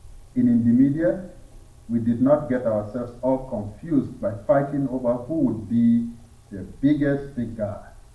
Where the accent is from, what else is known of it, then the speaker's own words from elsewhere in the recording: Southwest Region, Cameroon; my home country of Ambazonia, also known as the former UN Trust Territory of Southern Cameroon, or as some people prefer to describe it, English-speaking Cameroon